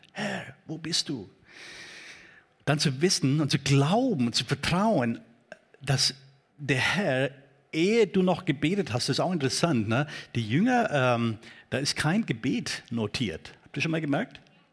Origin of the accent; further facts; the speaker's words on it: Kenya; So ein Ausdruck auch bei uns in Kenia.